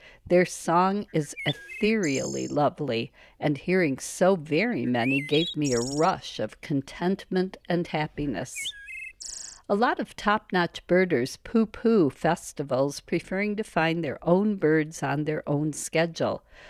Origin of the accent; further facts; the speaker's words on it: Chicago, Illinois, United States; Considering that I grew up in Chicago, it's embarrassing that I'd only been to the dunes area once before in my lifetime before I became a birder.